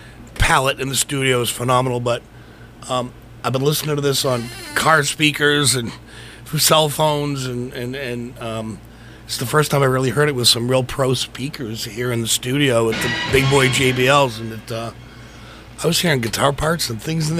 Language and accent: English; Cambridge, Massachusetts, United States; So I was saying earlier, I grew up in North Cambridge, and so this song is, I wrote it for the guys I grew up with.